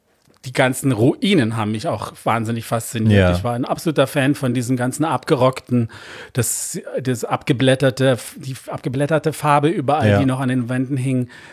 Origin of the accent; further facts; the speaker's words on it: England, United Kingdom; now in Berlin, Germany; Ich bin ja auch in England groß geworden